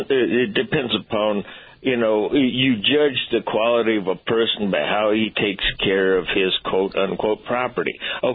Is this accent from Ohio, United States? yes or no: yes; Cleveland, Ohio, United States; I grew up in Cleveland. The Cuyahoga River caught fire.